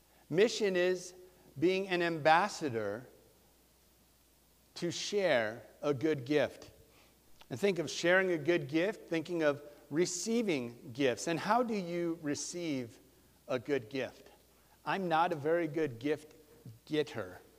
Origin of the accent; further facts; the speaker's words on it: New Jersey, United States; As I'm from South Jersey, that foreign land